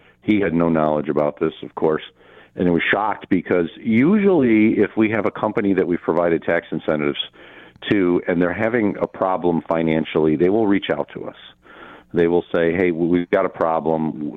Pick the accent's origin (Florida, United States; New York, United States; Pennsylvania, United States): New York, United States; Lackawanna; I grew up in Lackawanna. I was a teenager when Bethlehem Steel announced its big closing in 1982, and I remember it vividly.